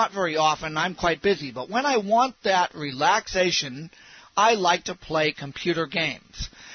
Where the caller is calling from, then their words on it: Sacramento, California, United States; I'm reporting from Main Menu once again from a very warm Sacramento, California.